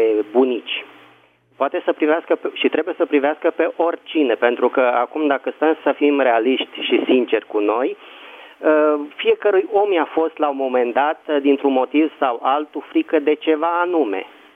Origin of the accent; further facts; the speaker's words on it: Bucharest, Romania; din București.